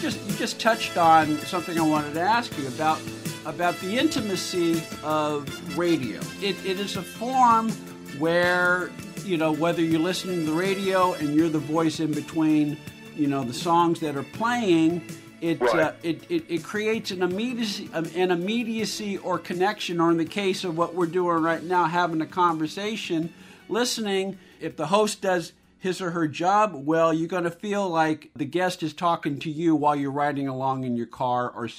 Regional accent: San Francisco Bay Area, California, United States; now in Los Angeles, United States; I'm a transplant, like many people in Los Angeles. I came from the San Francisco Bay Area.

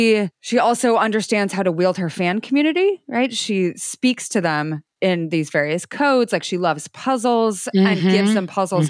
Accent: Idaho, United States; So I grew up in Idaho. I understand football.

